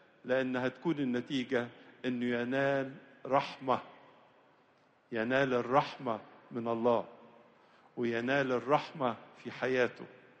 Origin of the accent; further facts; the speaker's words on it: Egypt; احنا بنتمتع جميعنا كمصريين بوطننا مصر صاحب التاريخ والحضارة